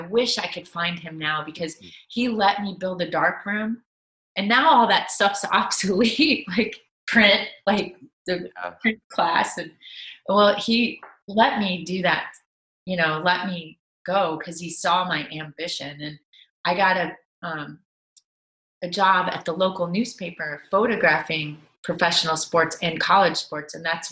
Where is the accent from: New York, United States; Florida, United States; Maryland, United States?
Florida, United States; Jacksonville; also born or lived in Tennessee; So I was born in Tennessee. 2 weeks after I was born, we moved to Florida, Jacksonville. My dad was in the Navy, and I did move around a lot as a child. The most I've lived anywhere is Florida.